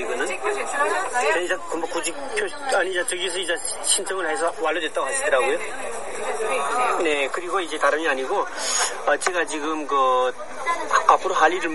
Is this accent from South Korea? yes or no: no; North Korea; 제가 북한서 왔거든요.